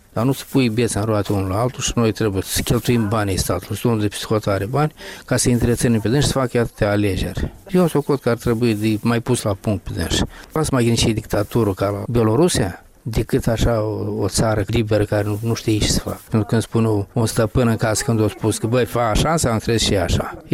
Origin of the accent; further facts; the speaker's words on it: Moldova; Lumea nu știe cine sii în țara noastră. Uite, alte chertoacă astea care spun că noi suntem români. De unde suntem noi români dacă România va apărut mai târziu decât Moldova?